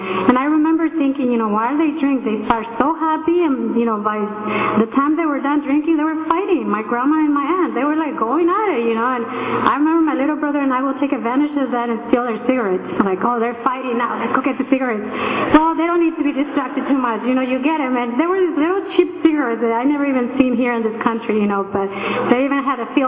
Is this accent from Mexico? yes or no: yes; Mexico; English is a second language; moved away as an adult; now in United States; So all of you know from my accent, I'm Mexican. I came to the States when I was 19 years old. So I grew up in Mexico